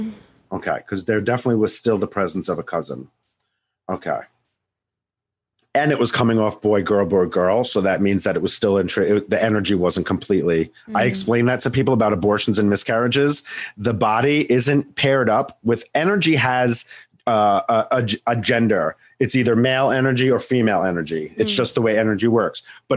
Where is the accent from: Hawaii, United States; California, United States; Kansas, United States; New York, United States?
New York, United States; Long Island; I'm from Long Island, you know?